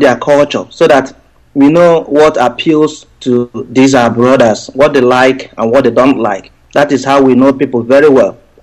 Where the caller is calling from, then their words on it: Brisbane, Queensland, Australia; Calling from Brisbane.